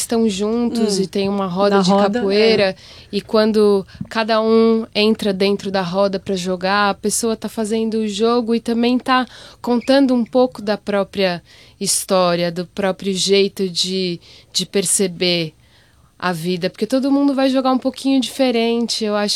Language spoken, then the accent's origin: Portuguese; São Paulo, Brazil; na verdade eu comecei capoeira quando eu tinha 17 anos no Brasil, em São Paulo. Eu sou de São Paulo.